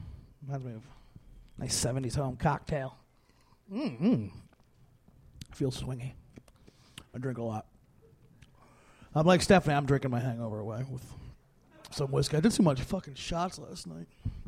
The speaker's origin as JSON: {"language": "English", "region": "New Jersey", "country": "United States", "said": "I'm from South Jersey originally, near Philadelphia."}